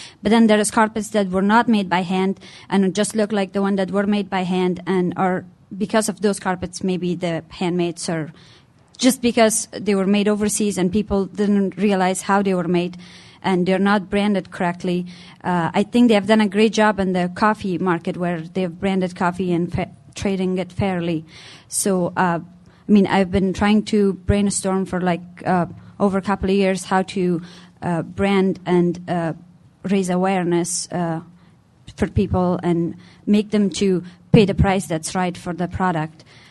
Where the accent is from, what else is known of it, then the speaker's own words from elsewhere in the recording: Afghanistan; I'm from Afghanistan, and I know how carpets are made.